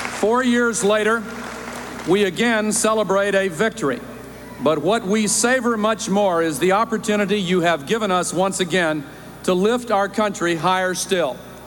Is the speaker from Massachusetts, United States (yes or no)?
no; Tennessee, United States; I would like to thank the people of my home state of Tennessee